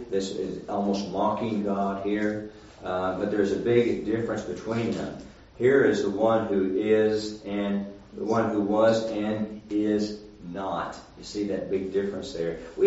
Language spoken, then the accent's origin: English; Oklahoma, United States; I was born and raised in Oklahoma, and we have mountains in eastern Oklahoma.